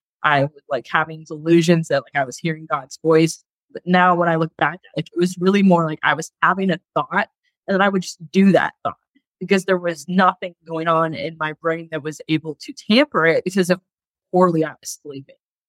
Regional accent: Indiana, United States; Yeah, I'm a Hoosier. I'm born and raised in Indiana and from a family of five.

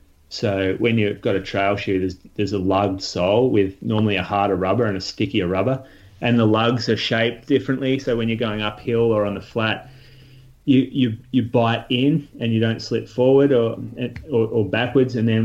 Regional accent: Australia; There's no benefit as an Australian to purchase that for the economy in Australia.

